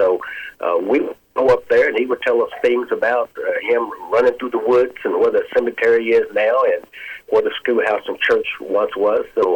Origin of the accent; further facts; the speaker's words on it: Glasgow, Kentucky, United States; Growing up in Glasgow, Dad would tell us things about our family in Mammoth Cave